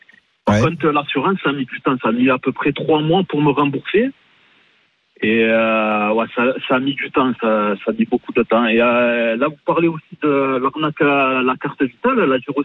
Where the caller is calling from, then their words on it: Provence-Alpes-Côte d'Azur, France; De Jutroel, dans les Bouches-du-Rhône.